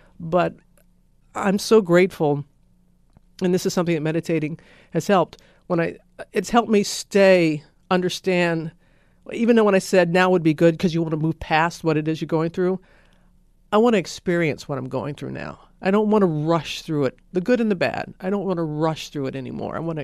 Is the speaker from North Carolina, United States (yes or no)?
no; Pascagoula, Mississippi, United States; What are the chances that we're both gay, we both had breast cancer, and we're both from Pascagoula?